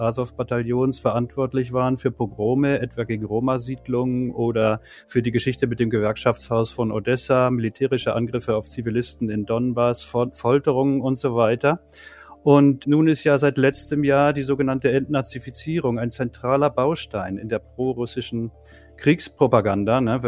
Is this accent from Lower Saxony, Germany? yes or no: no; Hamburg, Germany; now in Spain; Ich stamme aus Hamburg, arbeite aber schon seit 15 Jahren hier im spanischen Baskenland an der Universität in der Germanistik.